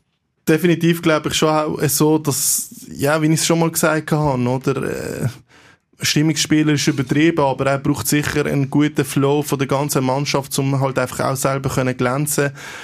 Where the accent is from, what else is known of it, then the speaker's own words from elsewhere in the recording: Basel, Basel-Stadt, Switzerland; man geht gerne ins Berner Oberland als Basler.